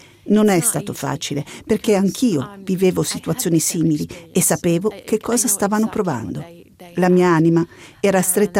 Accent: Iraq; lo sguardo tornava inevitabilmente alla mia terra natale, l'Iraq.

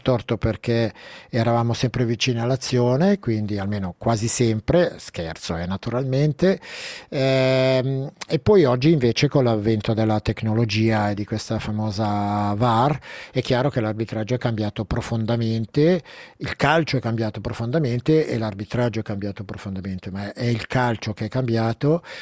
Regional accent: Ticino, Switzerland; magari anche come ticinese

